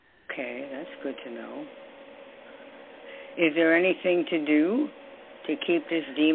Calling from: New York, United States; New York.

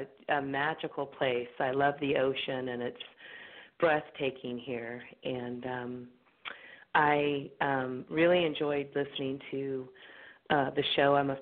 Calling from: California, United States; I'm calling from the Monterey Bay area next to Carmel, Monterey, Pebble Beach area.

